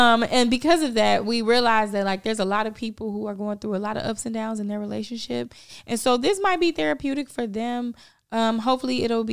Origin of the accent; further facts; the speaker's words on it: Chicago, Illinois, United States; now in Los Angeles, United States; So I'm originally from Chicago. I'm born and raised in Chicago. What up, Southside? Yep. Wow, honeys. And I came to LA, I want to say, almost 10 years ago